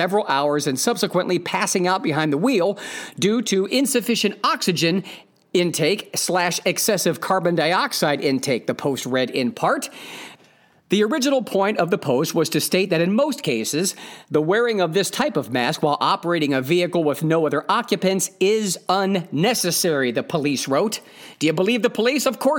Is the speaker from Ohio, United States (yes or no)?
yes; Ohio, United States; The people of Cleveland, I was raised in Northeast Ohio most of my life.